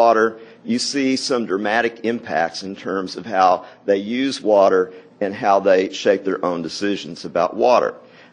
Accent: Houston, Texas, United States; I grew up in Houston primarily, but my parents both grew up on cotton farms in Austin and Washington County

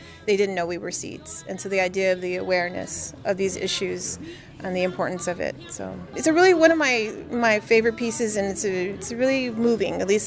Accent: San Jose, California, United States; I grew up in San Jose, California, and my parents are from Texas.

